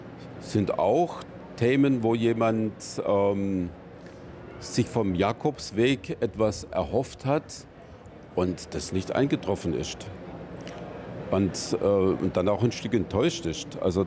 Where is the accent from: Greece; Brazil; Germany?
Germany; Friedrichshafen, Baden-Württemberg; Ich komme aus Friedrichshafen, lebe ich momentan und war lange Pfarrer in Weingarten und in Ditzingen.